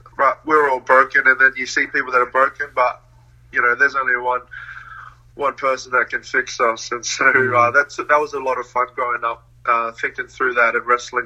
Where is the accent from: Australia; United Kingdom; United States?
Australia; also born or lived in New Zealand; I was born in New Zealand. My parents are from Samoa, so I'm Samoan, and I'm Australian on paper.